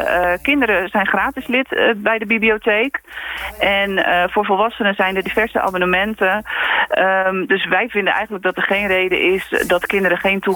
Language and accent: Dutch; Krimpen aan den IJssel, South Holland, Netherlands; Ja, ik kom zelf uit Krimpen aan de IJssel.